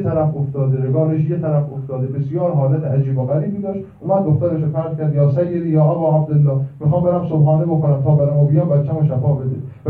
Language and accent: Persian; Iran; فهمید که من ایرانیم